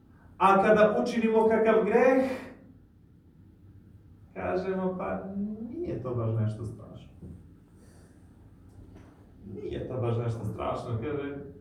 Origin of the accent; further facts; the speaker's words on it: Bosnia & Herzegovina; Ali ako pogledamo puteve dole kod nas, u Bosni, ako bi svako učinio taj jedan sitni detalj, pa ne bi bilo prljavštine na putu